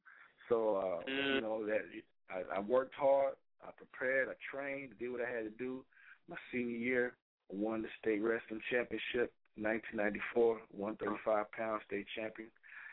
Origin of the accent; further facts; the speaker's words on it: Muskogee, Oklahoma, United States; But, you know, Texas is right under us, so we still home. And, man, you know, growing up in Muskogee, it was a challenge.